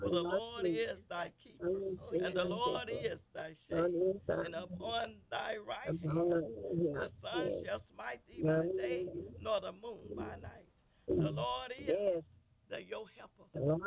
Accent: Glenmore, Louisiana, United States; now in Tulsa, United States; We are the sisters, and we are out of Tulsa, Oklahoma, from Glenmore, Louisiana.

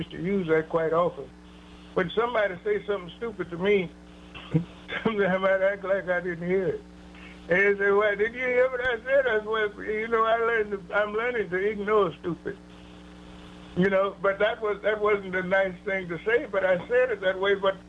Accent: Memphis, Tennessee, United States; I have about 2 more years to serve before I can go back to to Memphis, my hometown.

